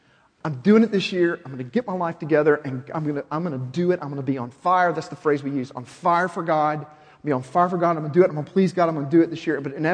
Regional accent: Little Rock, Arkansas, United States; I remember hearing a story growing up in Little Rock about this doctor that everybody knew in church

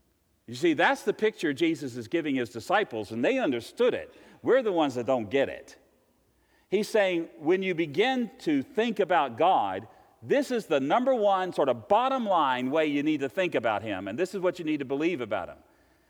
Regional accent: Virginia, United States

